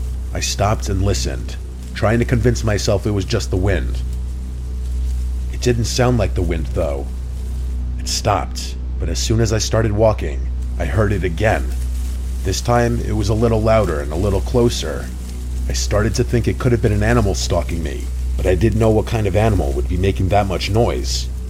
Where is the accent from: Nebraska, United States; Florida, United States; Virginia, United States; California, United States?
Nebraska, United States; I grew up in Nebraska, and I used to bike to school every day because my parents were always working.